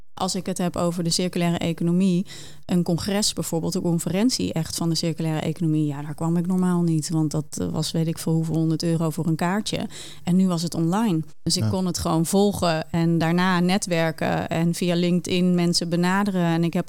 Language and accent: Dutch; Lelystad, Flevoland, Netherlands; also born or lived in Het Gooi; Maar in Lelystad had ik vroeger als kind toch echt wel het idee van dit was het eindpunt.